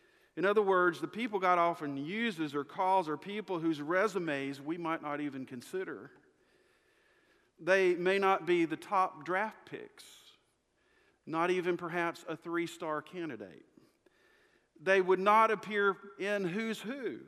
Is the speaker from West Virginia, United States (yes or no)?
yes; West Virginia, United States; also born or lived in Kentucky; now in Alabama, United States; I mean, I was raised in West Virginia, went to school in Kentucky, married a girl from Florida, and ended up in Alabama.